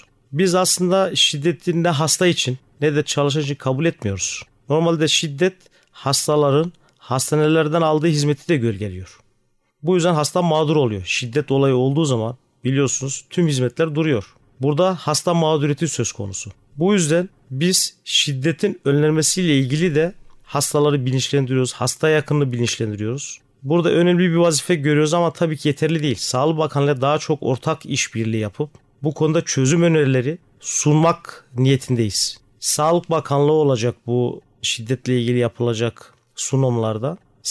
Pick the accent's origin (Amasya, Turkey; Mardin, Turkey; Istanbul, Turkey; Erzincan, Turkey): Mardin, Turkey; born there; 1974 Mardin doğumluyum.